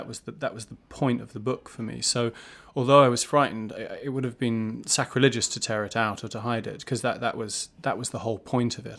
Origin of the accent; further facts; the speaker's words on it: London, United Kingdom; also born or lived in Norwich; Well, I mean, I grew up in London. I was born in Norwich, but I grew up in London